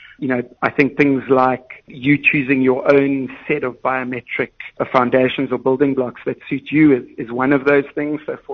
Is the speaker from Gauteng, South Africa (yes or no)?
no; Cape Town, Western Cape, South Africa; moved away as an adult; also born or lived in London; I actually grew up spending most of my time in the ocean, so I grew up in Cape Town. I'm a real water boy.